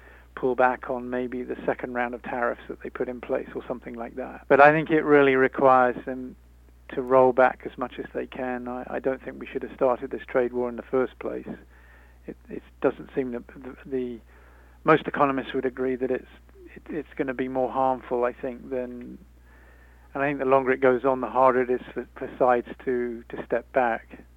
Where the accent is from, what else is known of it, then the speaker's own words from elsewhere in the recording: United Kingdom; I mean, you know, my home country, they've now delayed the vote on the withdrawal agreement for Brexit.